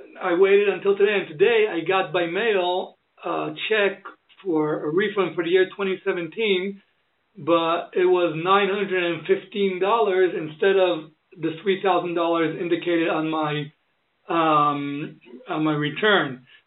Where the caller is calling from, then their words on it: Israel; I'm calling from Israel.